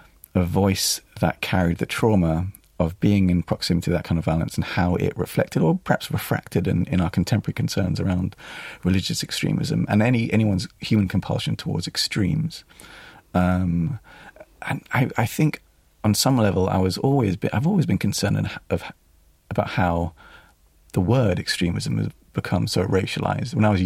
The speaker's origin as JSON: {"language": "English", "region": "London", "country": "United Kingdom", "tie": "born or raised there", "said": "that jumping from one voice quite quickly to another is how I experienced growing up in London."}